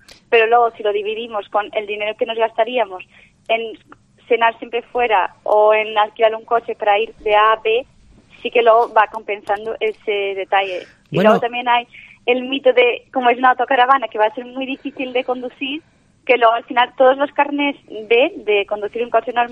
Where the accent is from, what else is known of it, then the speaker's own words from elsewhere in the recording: Portugal; y yo soy de Portugal, también los portugueses, tenemos siempre ese detalle de que dejamos todo para la última.